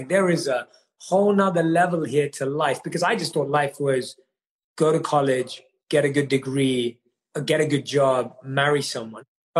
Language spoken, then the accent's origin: English; London, United Kingdom; I grew up, like I said, born and raised in London